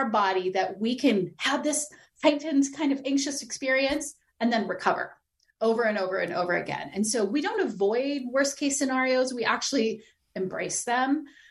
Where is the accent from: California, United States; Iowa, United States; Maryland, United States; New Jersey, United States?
California, United States; San Diego; It's always freezing. I'm from San Diego, so I can say that.